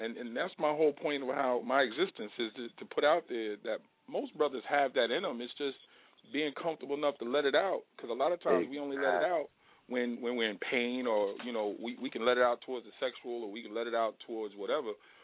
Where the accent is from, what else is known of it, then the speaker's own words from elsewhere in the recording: New York, United States; You know, I'm down here from New York.